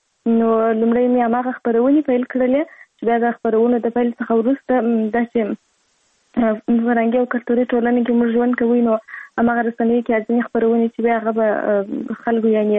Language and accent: Pashto; Kandahar, Afghanistan; born there